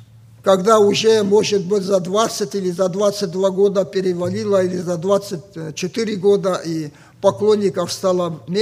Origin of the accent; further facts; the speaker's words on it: Vladikavkaz, North Ossetia–Alania, Russia; Я из Владикавказа